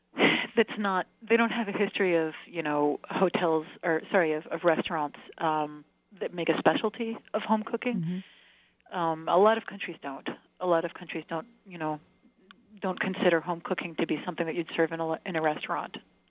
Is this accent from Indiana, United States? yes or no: yes; Indiana, United States; also born or lived in Chicago; I'm from Chicago, but I was raised in southern Indiana, and we had some pretty amazing, very, very southern-influenced cuisine there that's, you know, native to southern Indiana.